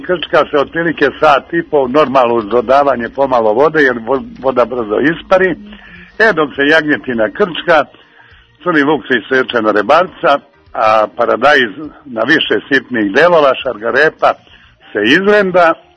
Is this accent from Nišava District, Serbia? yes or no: no; Kosjerić, Zlatibor District, Serbia; ali odlazimo i mi iz Kosjerića